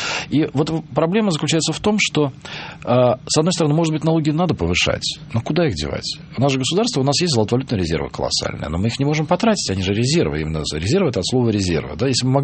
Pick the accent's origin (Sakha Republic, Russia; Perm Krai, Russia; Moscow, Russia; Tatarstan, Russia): Moscow, Russia; also born or lived in Saint Petersburg, Russia; я вообще москвич